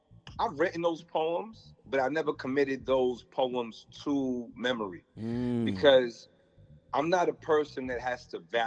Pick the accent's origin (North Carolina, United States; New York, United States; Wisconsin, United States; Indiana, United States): New York, United States; New York City; now in Atlanta, United States; I'm originally from the Bronx, New York, and I moved down to Atlanta about 4 years ago.